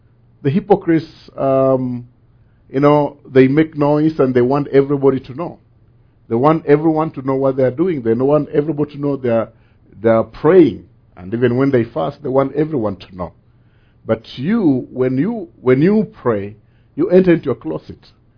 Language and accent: English; Bungoma, Bungoma County, Kenya; now in Denver, United States; Like we say, we come from Bungoma, and in Bungoma we love the Lord. And the people there just love the Lord so much.